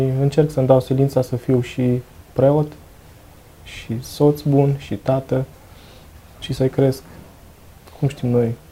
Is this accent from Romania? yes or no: yes; Brașov, Brașov County, Romania; numai eu am fost din Brașov.